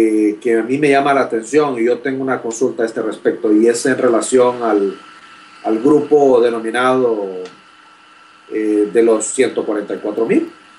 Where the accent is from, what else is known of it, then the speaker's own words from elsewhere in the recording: Honduras; now in College Station, United States; Soy originario de Honduras, Centroamérica. Pero actualmente vivo y estoy estudiando en la ciudad de College Station, en Texas, donde estoy cursando estudios de posgrado.